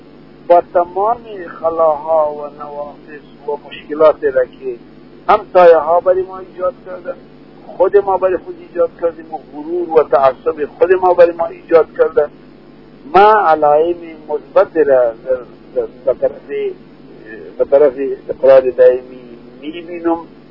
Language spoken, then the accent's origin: Persian; Afghanistan; واقعا ما افغان هستیم، افغان بودم و افغان خواهم بود.